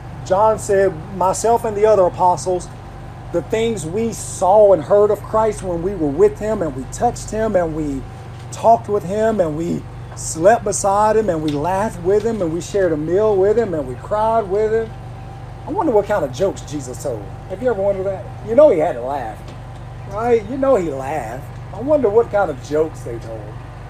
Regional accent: Tennessee, United States; I'm from Tennessee. I'm here in Kentucky.

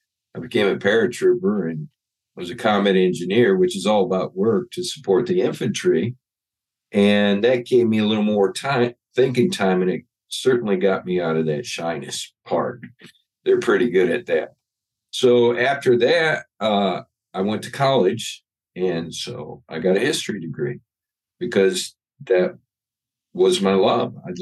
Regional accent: Michigan, United States; Okay, well, I grew up in Michigan, in the southeastern part, just above Ohio. And I grew up on a 40-acre farm

